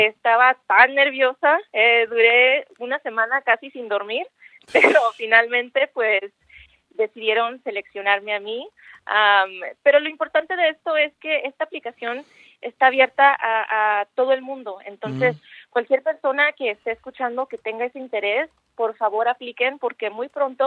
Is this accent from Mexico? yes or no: yes; Guadalajara, Jalisco, Mexico; born there; Pues yo nací en Guadalajara, Jalisco, y desde niña me ha encantado el espacio, la tecnología, la ciencia.